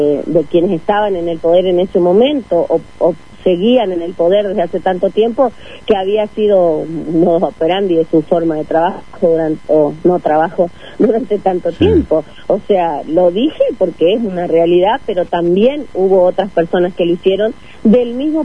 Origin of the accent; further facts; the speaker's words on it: Federal, Entre Ríos, Argentina; yo soy de Federal, de un departamento del norte entrerriano, donde acá es común y nos conocemos todos.